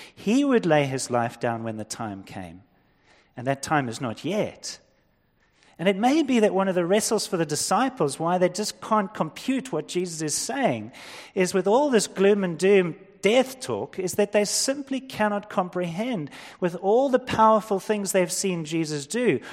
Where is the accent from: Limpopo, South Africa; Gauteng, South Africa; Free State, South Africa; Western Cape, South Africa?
Western Cape, South Africa; Fish Hoek; I wasn't a surfer, I was a bodyboarder, I grew up in Fishhook.